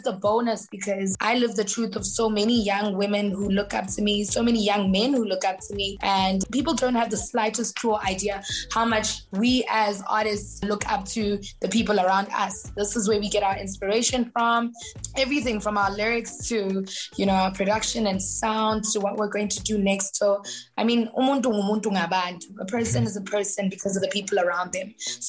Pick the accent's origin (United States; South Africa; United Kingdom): South Africa; Soweto, Gauteng; also born or lived in Indonesia; I grew up in Soweto. I lived around Indonesia. I'm a city girl. I'm a Joburg girl.